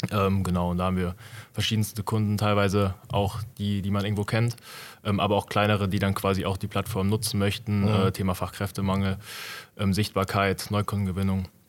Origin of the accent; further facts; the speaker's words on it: Olpe, North Rhine-Westphalia, Germany; aus Olpe, 23 Jahre alt.